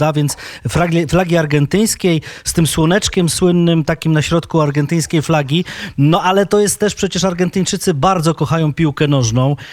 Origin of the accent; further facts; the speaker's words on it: Warsaw, Masovian Voivodeship, Poland; No oczywiście sam jestem z Ursynowa